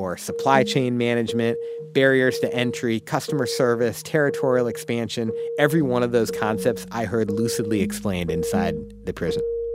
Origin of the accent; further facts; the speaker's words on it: St. Louis, Missouri, United States; Racially, it was the most segregated place I'd ever lived, and I'm from St. Louis.